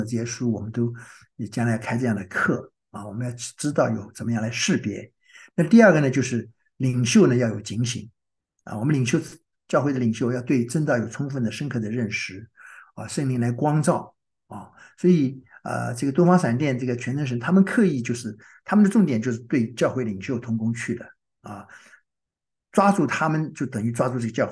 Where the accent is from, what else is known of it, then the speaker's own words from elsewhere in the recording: Shanghai, China; 弄得我上海人叫七荤八素，就是晕头转向啊